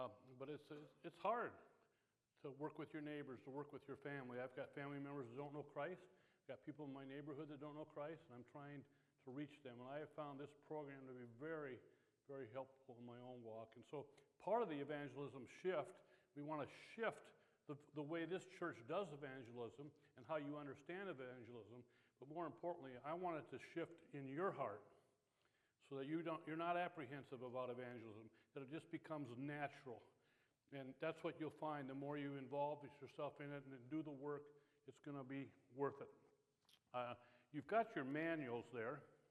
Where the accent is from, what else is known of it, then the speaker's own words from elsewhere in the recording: Indianapolis, Indiana, United States; I'm from Indy. I go to Faith Church down there.